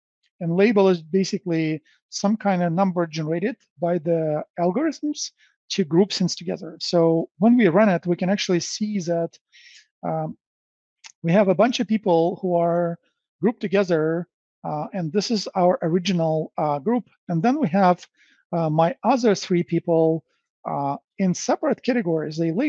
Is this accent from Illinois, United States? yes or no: yes; Chicago, Illinois, United States; Probably Chicago is, I'm from Chicago.